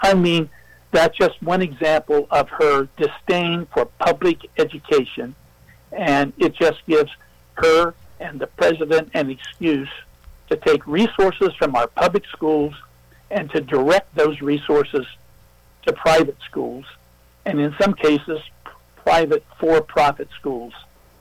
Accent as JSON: {"language": "English", "region": "Ohio", "country": "United States", "said": "I came from Appalachia, Ohio, and you know, if you go into some of those counties in Appalachia especially, they don't have access to the internet."}